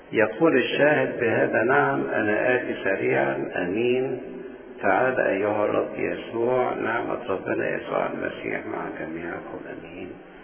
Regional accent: Egypt; لأننا احنا بنطلبها كحكومة مصرية أو كمصريين لأن ده هو تراث مصر قديم

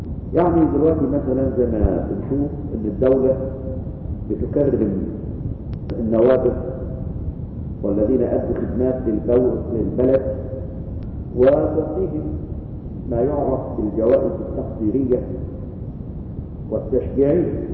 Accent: Egypt; اليوم ده كان موجود عندنا في مصر وكان موجود قبل ما مرقس الرسول ما يجي

